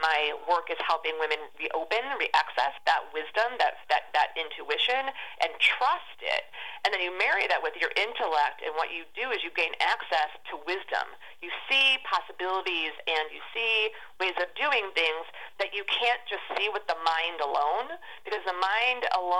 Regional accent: Chicago, Illinois, United States; I grew up in Chicago in the Midwest, and there was no woo to the woo-woo going when I was growing up.

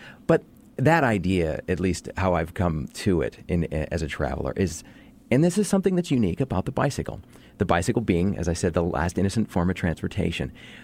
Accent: West Coast, United States; because I'm from the West Coast, and when it rains, it just kind of, you know, drizzles a bit.

